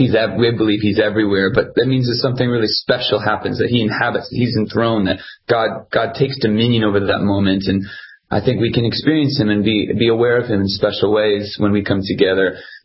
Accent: San Diego, California, United States; You know, I grew up in San Diego

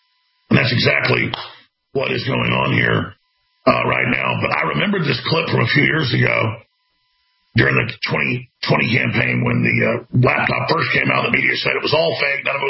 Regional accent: Texas, United States; Very proud of Texas, and I love my home state

